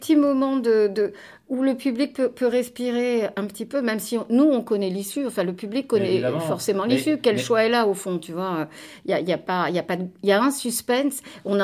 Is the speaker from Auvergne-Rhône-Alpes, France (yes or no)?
no; Nice, Provence-Alpes-Côte d'Azur, France; Nous venons de Nice, hein, nous sommes tous...